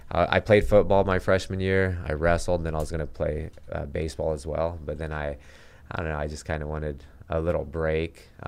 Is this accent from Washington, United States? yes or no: no; Sacramento, California, United States; I've always lived in Sacramento. You know, I was born in Phoenix, but I've lived in Sacramento since I was 6 months old